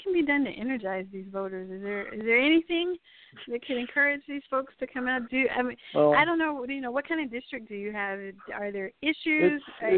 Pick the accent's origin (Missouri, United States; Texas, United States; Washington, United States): Texas, United States; El Paso; in my hometown of El Paso, Texas